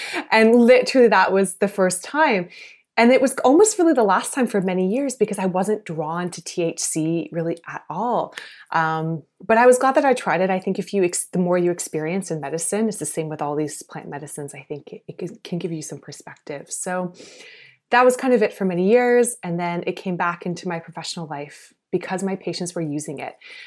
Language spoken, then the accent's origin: English; South Carolina, United States; now in Canada; I grew up in the States, actually, not in Canada. And I grew up in South Carolina. So quite conservative area.